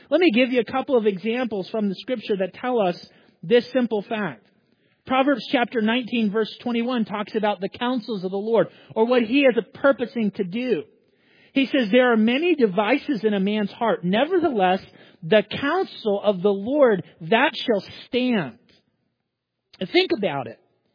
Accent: Florida, United States; also born or lived in Ghana; now in Maryland, United States; You know, in Maryland, we actually have four seasons. When I grew up in Florida, we didn't have four seasons.

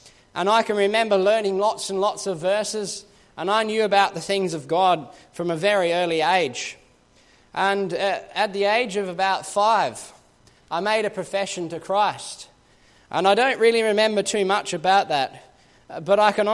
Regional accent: Australia; one of the very first questions that people ask me when they hear that I'm from Australia is, well, where in Australia?

